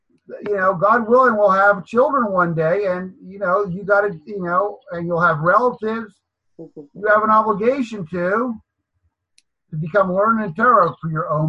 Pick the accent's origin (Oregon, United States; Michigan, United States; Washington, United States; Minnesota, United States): Washington, United States; Seattle; there was two candy men in my shul growing up in Seattle, Washington.